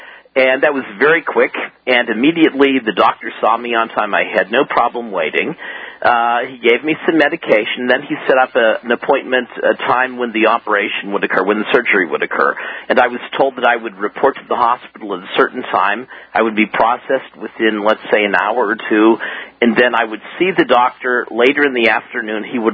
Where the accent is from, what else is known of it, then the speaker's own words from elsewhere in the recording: United States; being an American, I had to purchase a very inexpensive Quebec Blue Cross Blue Shield policy that's equal to what the Canadians have.